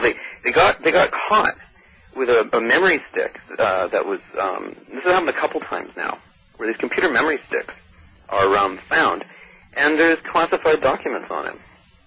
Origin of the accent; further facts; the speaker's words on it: Canada; I'm from Canada, of course